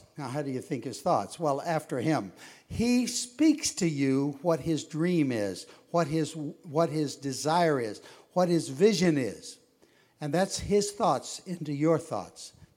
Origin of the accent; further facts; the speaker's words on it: Santa Monica, California, United States; Now, I grew up near Santa Monica, and I spent lots of times out in the waves, and that was more fun.